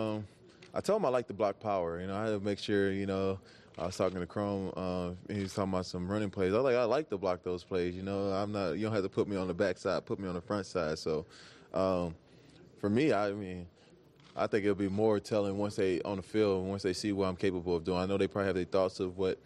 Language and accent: English; the South, United States; You know, I was from the South and she was from the West Coast.